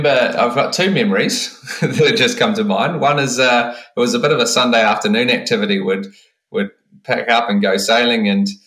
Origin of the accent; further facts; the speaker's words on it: New Zealand; growing up in New Zealand, you're surrounded by water.